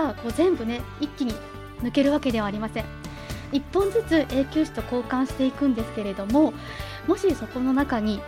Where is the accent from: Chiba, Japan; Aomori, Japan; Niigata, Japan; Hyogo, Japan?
Niigata, Japan; Sanjo; 私は三条市出身で、三条高校新潟大学歯学部を卒業して、